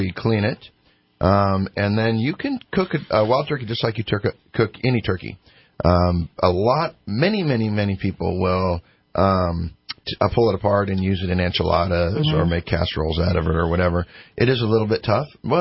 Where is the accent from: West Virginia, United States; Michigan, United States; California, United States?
California, United States; Cottonwood; Well, so I grew up in Cottonwood and in a hunting family. And when I say a hunting family, I mean every weekend, every Friday night, we ran a hound dogs throughout southern Shasta and northern Tama County.